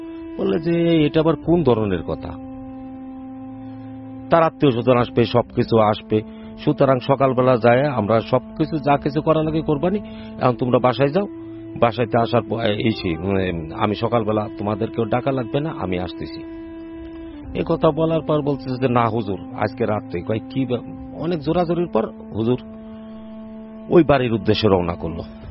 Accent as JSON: {"language": "Bangla", "town": "Faridpur", "region": "Dhaka Division", "country": "Bangladesh", "tie": "born or raised there", "said": "আমার বাড়ি ফরিদপুর টাপাকুলা।"}